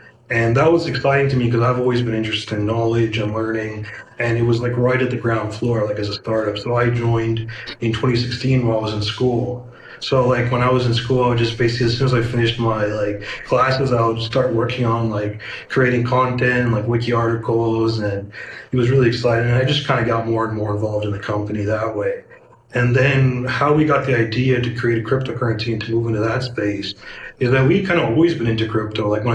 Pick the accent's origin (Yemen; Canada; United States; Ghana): Canada; I'm originally from Canada. So I was at Western University and I was studying there.